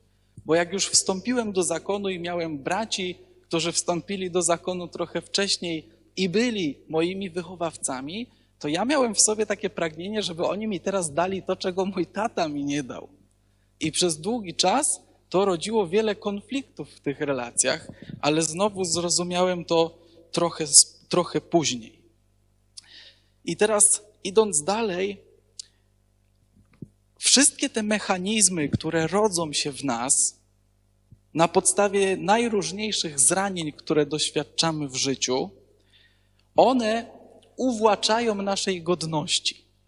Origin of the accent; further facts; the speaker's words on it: Zakopane, Lesser Poland, Poland; pochodzę z Zakopanego